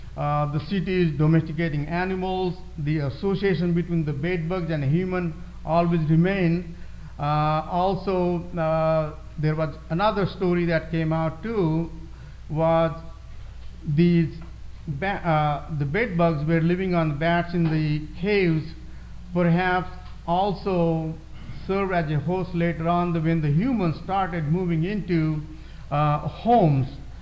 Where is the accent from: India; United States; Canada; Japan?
India; I grew up in India.